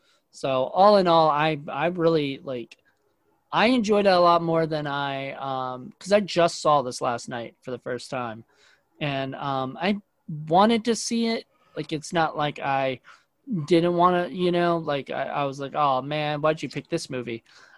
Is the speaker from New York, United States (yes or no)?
no; Williamsburg, Virginia, United States; Like, growing up in Williamsburg, Virginia, we have Busch Gardens.